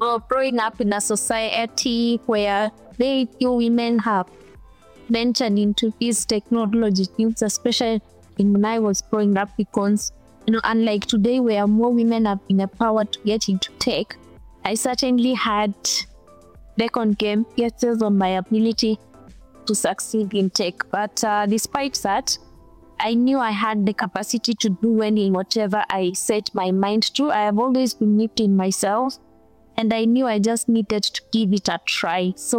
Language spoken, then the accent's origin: English; Kenya; I was born and raised in Kenya.